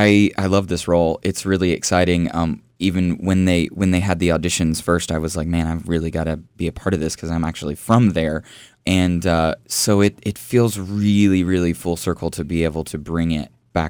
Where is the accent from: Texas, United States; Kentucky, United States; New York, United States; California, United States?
Kentucky, United States; Winchester; Yeah, I grew up in Winchester, and Homer Ledford is from there